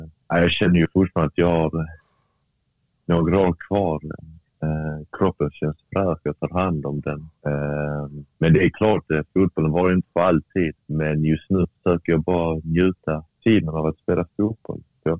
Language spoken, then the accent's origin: Swedish; Malmö, Skåne, Sweden; Men samtidigt så är jag född uppväxt här, så jag är ju svensk.